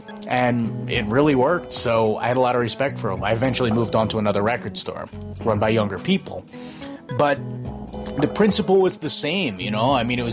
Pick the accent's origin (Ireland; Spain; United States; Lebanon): United States; Brunswick, Maine; where I grew up in Brunswick, Maine.